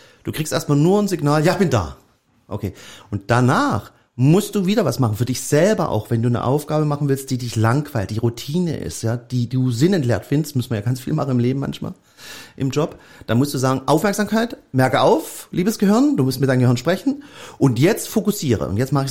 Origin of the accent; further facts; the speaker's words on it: East Germany, Germany; Ich bin ja im Osten groß geworden.